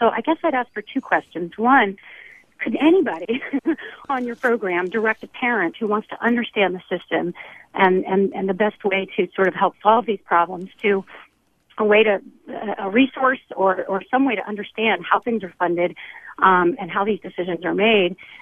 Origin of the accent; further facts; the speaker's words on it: East Coast, United States; now in San Mateo, United States; I moved from the East Coast to California 2 years ago.